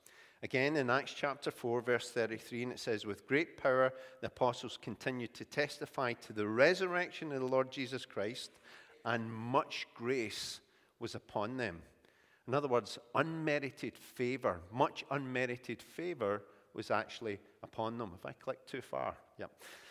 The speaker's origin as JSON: {"language": "English", "region": "Scotland", "country": "United Kingdom", "said": "I said, oh, I'm from Scotland, you know."}